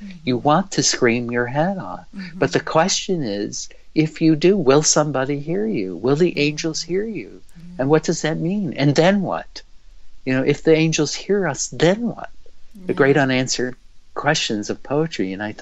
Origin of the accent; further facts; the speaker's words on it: Memphis, Tennessee, United States; I'm from Memphis and I write a lot about Memphis stuff